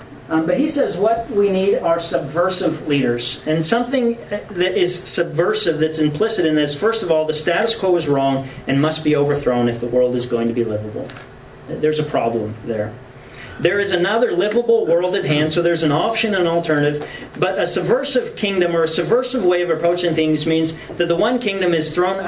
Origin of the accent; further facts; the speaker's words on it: Canada; accent: Canadian; so, you know, in my Canadian accent, I will do my best to the old western.